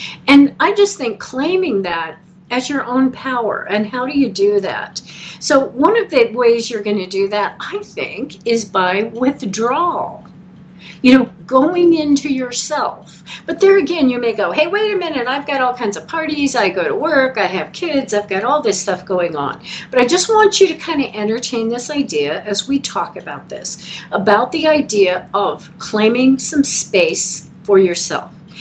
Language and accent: English; Denver, Colorado, United States; because I was from Denver, but I'd been gone for 5 years.